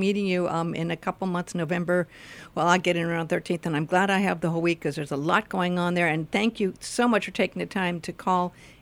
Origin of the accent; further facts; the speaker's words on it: Hollywood, California, United States; also born or lived in Beverly Hills; it gets a little cynical growing up in Hollywood and Beverly Hills.